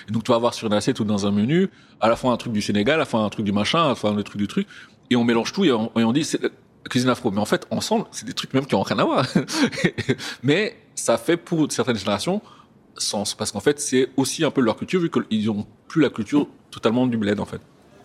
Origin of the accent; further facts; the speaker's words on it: Rwanda; je passe dans la rue, tout le monde s'en fout de savoir si je suis rwandais ou pas. Ce que les gens voient et ce que la société voit, ou que je renvoie à la société, c'est surtout que je suis une personne noire